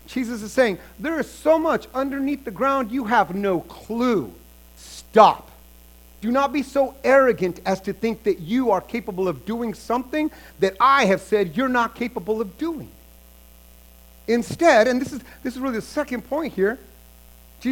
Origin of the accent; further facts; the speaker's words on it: New Mexico, United States; You're like, oh, I'm from New Mexico. Weeds are like what grows everywhere.